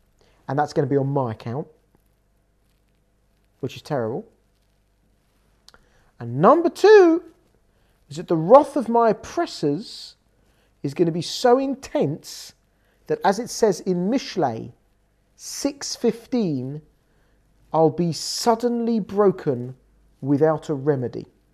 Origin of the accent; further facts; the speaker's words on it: England, United Kingdom; So if you're listening from abroad, you probably hear from my accent, this is coming from England.